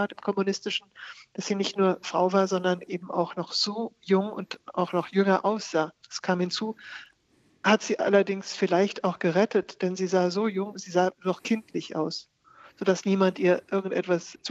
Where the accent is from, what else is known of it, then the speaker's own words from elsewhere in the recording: Germany; first language German; now in France; Ich habe als junges Mädchen in Deutschland auf Deutsch geschrieben. Es war ja meine Muttersprache und ist meine Muttersprache und war damals meine einzige Sprache, in der ich hätte schreiben können.